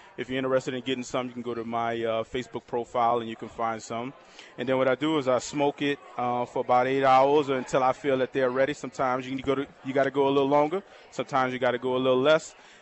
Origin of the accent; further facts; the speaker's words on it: New Orleans, Louisiana, United States; Born and raised in the Ninth Ward, New Orleans. Shout out to everybody from the Ninth Ward.